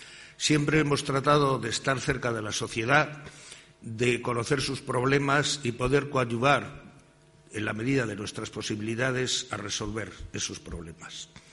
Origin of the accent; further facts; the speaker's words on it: La Estrada, Galicia, Spain; En Galicia, en mi tierra, y aprovecho para decir que estoy aquí fenomenal, muy a gusto, al lado de mi patria chica, que es La Estrada